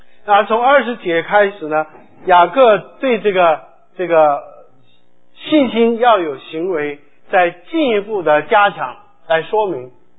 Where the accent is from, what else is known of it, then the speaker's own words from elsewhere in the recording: Guangdong, China; 像广东，我们广东人骂人的时候就说你猴蠢呢